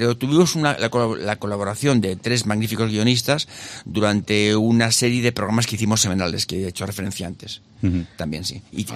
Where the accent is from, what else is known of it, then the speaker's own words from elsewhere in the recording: Aragon, Spain; Hola, soy la maña.